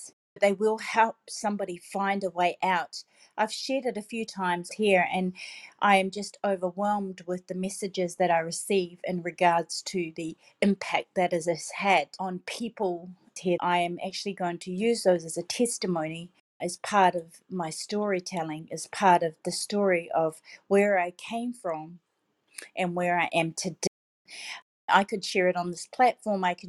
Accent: New Zealand; now in Gold Coast, Australia; I am from New Zealand, but I live in Australia on the Gold Coast.

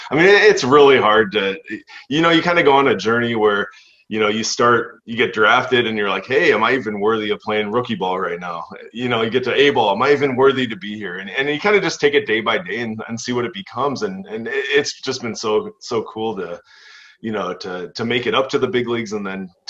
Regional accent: Minnesota, United States; and I'm from Minnesota. So we got the Twins, we got the big sports teams, but we don't have the minor league.

